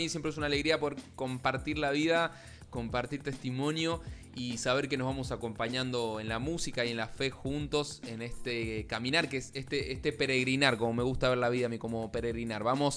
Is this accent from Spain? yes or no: no; Patagonia, Argentina; sí, soy de la Patagonia